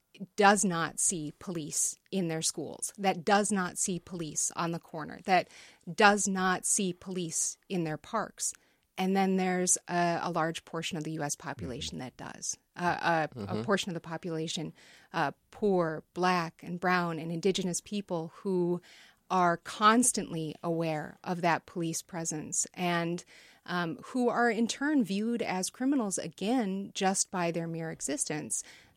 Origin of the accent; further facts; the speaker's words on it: Sioux Falls, South Dakota, United States; And the neighborhood that I grew up in Sioux Falls, South Dakota, I'm a middle class white woman, was not highly policed.